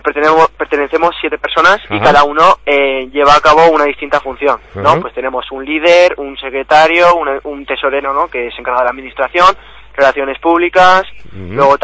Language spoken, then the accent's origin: Spanish; Tudela, Navarre, Spain; No, yo sí, yo soy de Tudela.